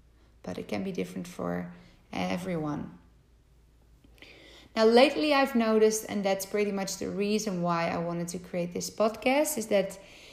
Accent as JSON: {"language": "English", "town": "Zeist", "region": "Utrecht", "country": "Netherlands", "tie": "born or raised there", "said": "It's in Zeist, my hometown, and even though I'm there quite often, like say weekly"}